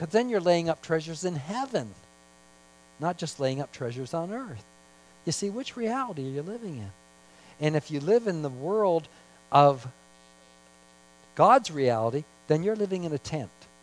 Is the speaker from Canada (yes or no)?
yes; Canada; I can say I'm a Canadian, but my true allegiance is to another kingdom.